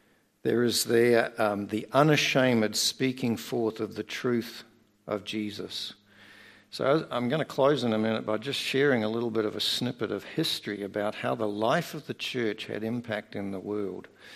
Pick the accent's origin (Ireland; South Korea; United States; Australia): Australia; because I'm an Australian, in case you didn't get